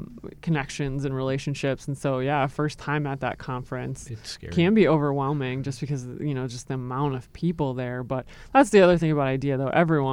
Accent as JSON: {"language": "English", "town": "Minneapolis", "region": "Minnesota", "country": "United States", "tie": "born or raised there", "said": "I'm from Minneapolis. I grew up there. I live there currently."}